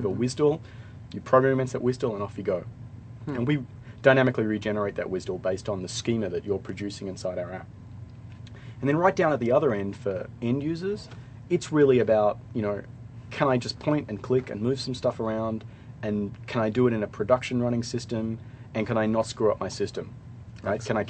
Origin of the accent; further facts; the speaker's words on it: Australia; in my home country in Australia